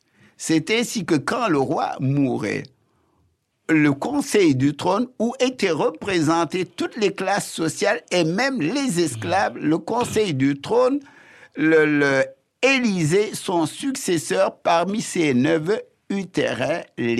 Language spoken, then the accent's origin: French; Joal, Thiès, Senegal; à 6 km de ma ville natale, Joal, j'ai fait mes études primaires en 6 ans seulement, en apprenant en même temps le français et le wolof.